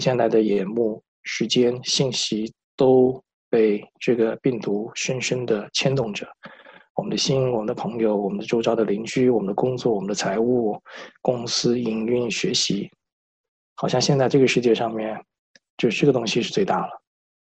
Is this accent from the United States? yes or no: yes; United States; 我们从美国来，美国4月15号应该是我们的报税日